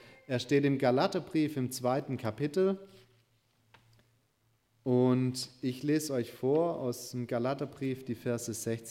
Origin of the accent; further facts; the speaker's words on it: Baden-Württemberg, Germany; Ihr Lieben, auf der Alp, wo ich herkomme